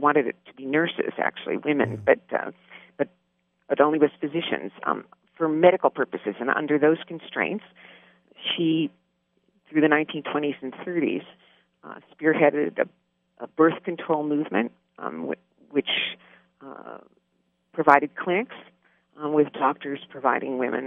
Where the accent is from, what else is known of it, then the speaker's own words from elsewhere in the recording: Cleveland, Ohio, United States; I grew up in Cleveland, Ohio, went to public schools